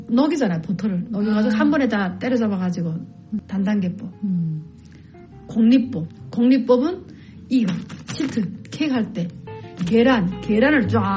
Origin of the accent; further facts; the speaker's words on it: South Korea; moved away as an adult; now in United States; 나 한국에서 왔는데 이렇게 해서 이렇게 하는 사람이다